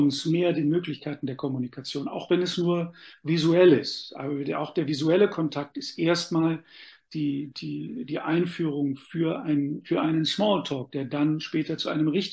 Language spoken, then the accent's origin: German; Northern Germany, Germany; dass ich Norddeutscher bin. Norddeutschen zu begeistern ist ohnehin sehr schwer, aber ich komme aus dem Süden von Norddeutschland